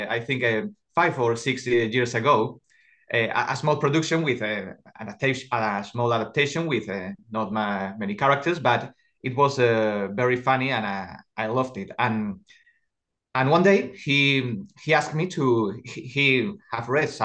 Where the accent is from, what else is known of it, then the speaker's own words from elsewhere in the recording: Estepona, Andalusia, Spain; also born or lived in Ronda; Really, I was raised in Estepona.